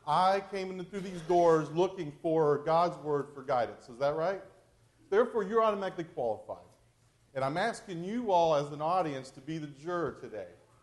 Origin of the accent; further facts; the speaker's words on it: West Virginia, United States; I'm from West Virginia, and that's what they do up there.